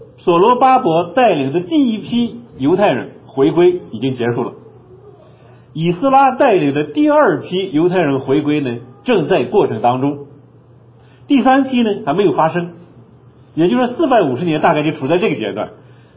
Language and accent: Chinese; China; 所有这些东西和我们中国人历史都没什么关系